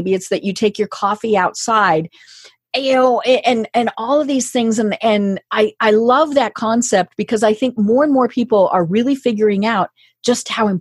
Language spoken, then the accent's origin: English; Colorado, United States; you and I are both on Eastern time, but I'm from Colorado.